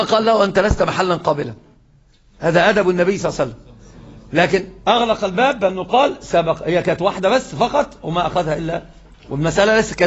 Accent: Egypt; وإحنا عندنا في مصر يقولون اللي ما يعرفك

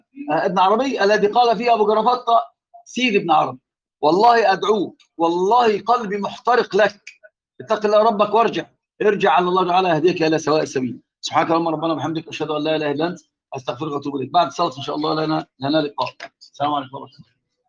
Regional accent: Tunisia; انت ما تتعلم مني على الغساله عندنا في تونس

